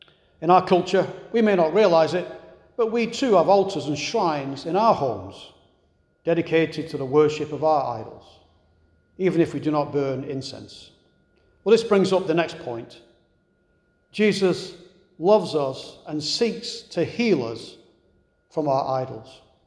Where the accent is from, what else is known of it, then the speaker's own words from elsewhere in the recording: England, United Kingdom; scripture reminded me of my trip back to England a couple of weeks ago, walking through the cemetery in my hometown